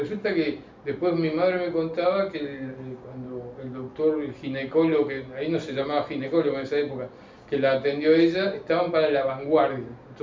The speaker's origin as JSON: {"language": "Spanish", "region": "Montevideo", "country": "Uruguay", "tie": "born or raised there", "said": "nací en Montevideo el 22 de septiembre de 1946."}